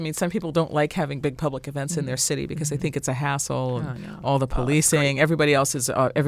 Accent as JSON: {"language": "English", "region": "New York", "country": "United States", "said": "but I'm from New York. I'll just be quiet."}